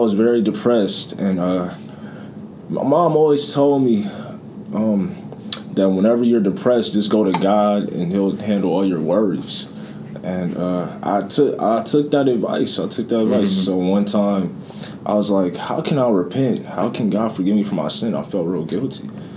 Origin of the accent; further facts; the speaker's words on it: Lansing, Michigan, United States; born there; Yes, I was born in Lansing.